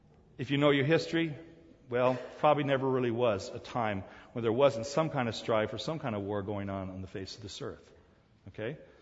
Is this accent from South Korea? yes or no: yes; South Korea; English is a second language; now in United States; When I grew up in Korea, we didn't really have billboards in those days. But I came to America. It had to be sometime in the early 60s.